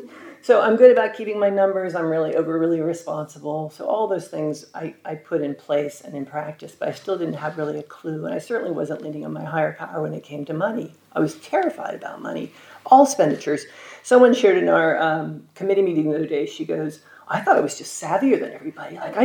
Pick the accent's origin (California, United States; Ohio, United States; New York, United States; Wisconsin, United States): California, United States; Los Angeles; from Los Angeles.